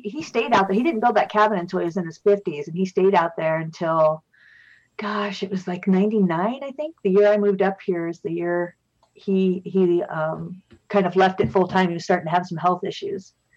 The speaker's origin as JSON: {"language": "English", "region": "Iowa", "country": "United States", "tie": "born or raised there", "said": "My hometown in Iowa actually built a museum about him."}